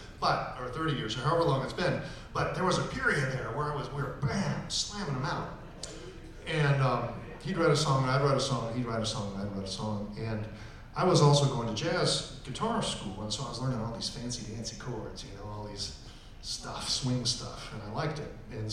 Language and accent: English; Valdosta, Georgia, United States; 19 years old, that's what you do when you're from Athens, right? Except for I was from Valdosta.